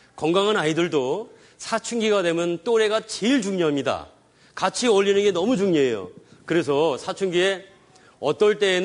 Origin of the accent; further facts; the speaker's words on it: Cheorwon, Gangwon, South Korea; 전 강원도 철원이라서 그런지 이북 그 지역이라서 그런지 구호품이 많았습니다.